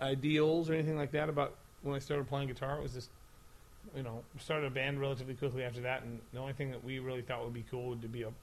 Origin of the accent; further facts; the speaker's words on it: Montesano, Washington, United States; Oh, there's a lot of horrendous crap about growing up in Montesano, Washington.